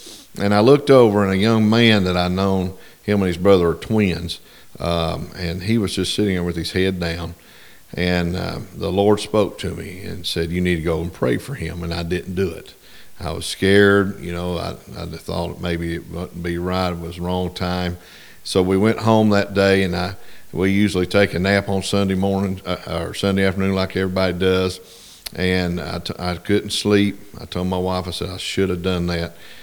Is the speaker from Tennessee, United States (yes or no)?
yes; Kingsport, Tennessee, United States; I've been there my whole life. I was born in the Holston Valley Hospital right there in the middle of town.